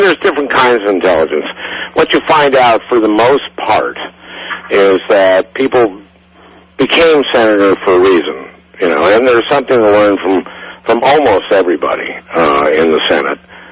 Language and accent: English; United States; And of course I said, of course I can. I'm an American.